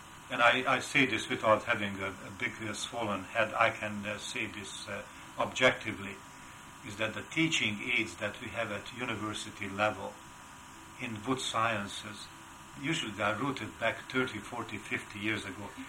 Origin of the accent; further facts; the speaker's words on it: Hungary; accent: Hungarian; English is a second language; moved away; I have lived here now 43 years now, but my roots are unmistakably Hungarian, as is my heavy accent after so many years.